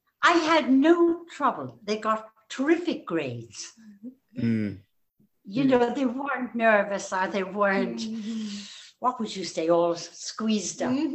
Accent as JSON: {"language": "English", "region": "Munster", "country": "Ireland", "tie": "born there", "said": "I was born in County Cork in the south, and everybody in Ireland in those days spoke to each other"}